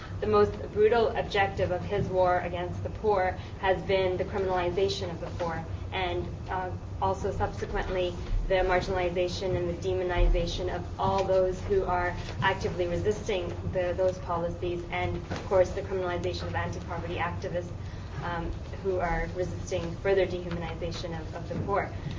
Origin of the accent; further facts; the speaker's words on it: Toronto, Ontario, Canada; I'm from Toronto, and in Ontario, we have a lot of anti-poverty activists